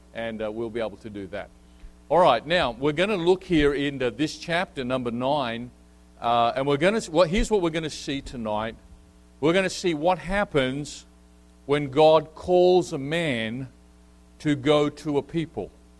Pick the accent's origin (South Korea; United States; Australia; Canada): Australia; I'm an Australian. I love Australia. I'm a passionate Australian.